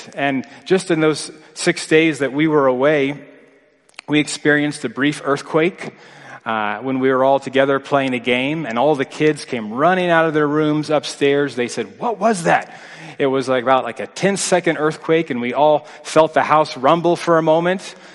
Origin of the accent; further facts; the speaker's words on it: East Coast, United States; growing up in the East Coast, we would know about hurricanes. I know here in Texas, we think about tornadoes.